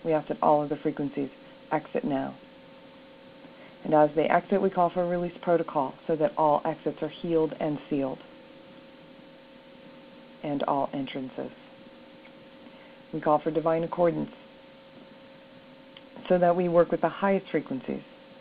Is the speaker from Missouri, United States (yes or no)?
yes; Missouri, United States; I took a two-week vacation and went to my home state of Missouri